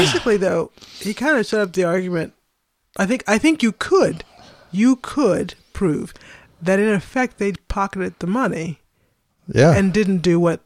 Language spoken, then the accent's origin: English; East Coast, United States; now in Michigan, United States; And I, being from the East Coast, you know, we eat bagels there with lox and cream cheese.